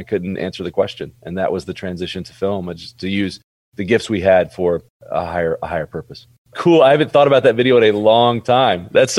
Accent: Alabama, United States; born and raised in Alabama.

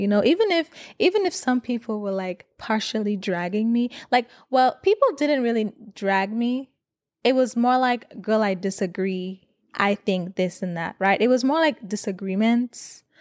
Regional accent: St. Lucia; I grew up in St. Lucia, for those of you who don't know. So we call it primary school.

